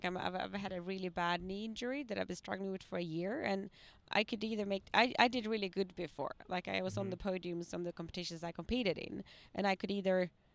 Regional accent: Sweden; English is a second language; We are from Sweden, a few yeah. of us

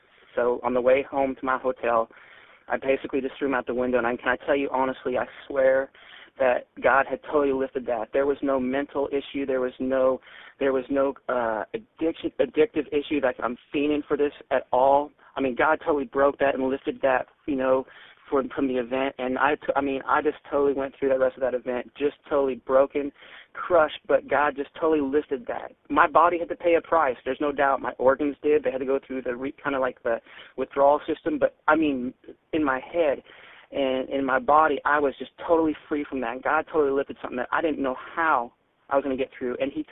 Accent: Seattle, Washington, United States; Hi, Eddie. … I'm from Seattle

